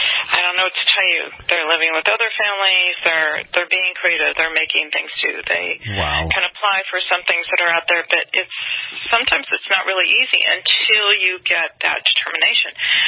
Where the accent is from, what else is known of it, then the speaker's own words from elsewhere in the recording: Omaha, Nebraska, United States; I'm from Omaha, Nebraska.